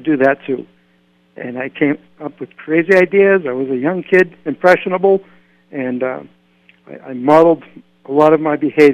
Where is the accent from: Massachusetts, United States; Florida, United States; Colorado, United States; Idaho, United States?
Massachusetts, United States; Lawrence; I grew up in Lawrence, Massachusetts, and the Great Imposter came from Lawrence, Mass.